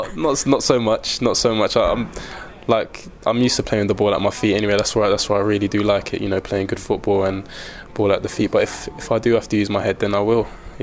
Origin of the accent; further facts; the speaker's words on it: Oxford, South East England, United Kingdom; Born and raised in Oxford, so Reading weren't too far.